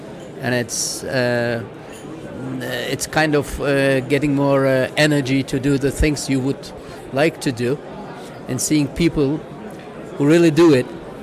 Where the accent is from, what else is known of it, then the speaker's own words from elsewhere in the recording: Istanbul, Turkey; I'm coming from Istanbul.